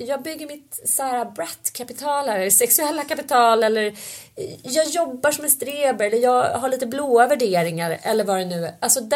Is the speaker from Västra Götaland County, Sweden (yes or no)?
no; Stockholm, Stockholm County, Sweden; när jag växte upp då på Söder och hamnade där på Södra Latin till slut